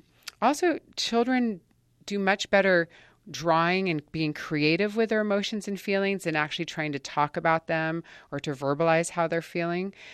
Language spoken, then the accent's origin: English; New Jersey, United States; just really changed my whole experience of growing up on the East Coast and my hometown at the Jersey Shore.